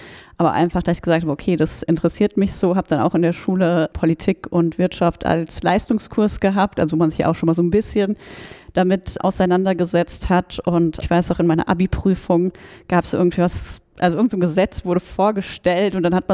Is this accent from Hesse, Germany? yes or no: yes; Hesse, Germany; Also ich komme aus dem Großraum Frankfurt auch